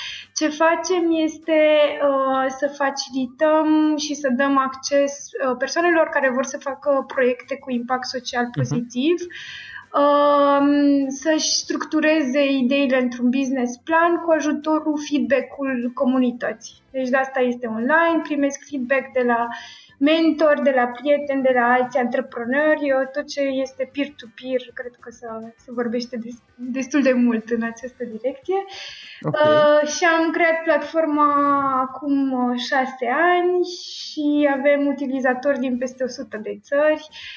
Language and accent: Romanian; Bucharest, Romania; Da, sunt bucureșteancă.